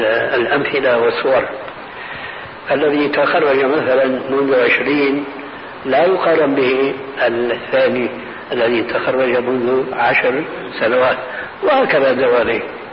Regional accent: Syria; كما قال بعض الظرفاء عندنا في سوريا

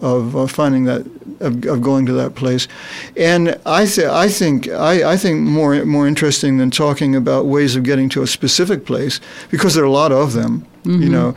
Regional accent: Maryland, United States; I can remember being out on this little lawn in front of the house where I grew up in Maryland

